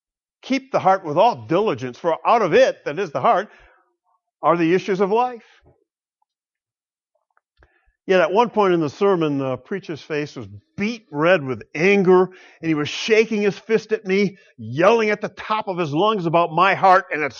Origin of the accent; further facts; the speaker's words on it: Grand Rapids, Michigan, United States; Early in my Christian life, I almost joined a church in my hometown of Grand Rapids